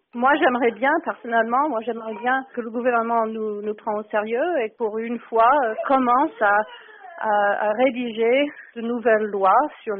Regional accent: Kentucky, United States; French is a second language; Moi, je viens du Kentucky, en fait. Je connais bien cette culture rurale au milieu des États-Unis, au sud et au Midwest

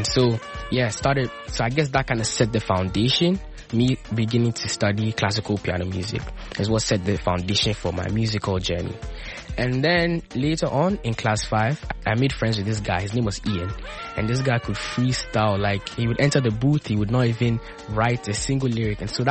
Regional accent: Accra, Greater Accra, Ghana; I come from Accra, Ghana. I'm 16 years old.

